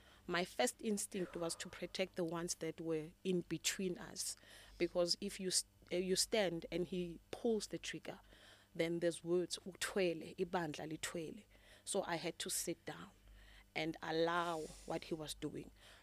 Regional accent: Siyabuswa, Mpumalanga, South Africa; also born or lived in Pretoria; Born and bred in Pretoria. Grew up in the rural areas of Siyabuswa, in Mpumalanga. Yeah, but because of school and everything else, I had to come to Pretoria.

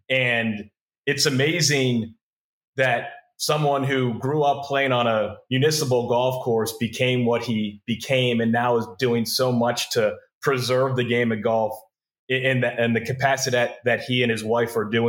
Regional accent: Pittsburgh, Pennsylvania, United States; And truthfully, growing up in Pittsburgh, when I thought of Austin, I thought of Texas.

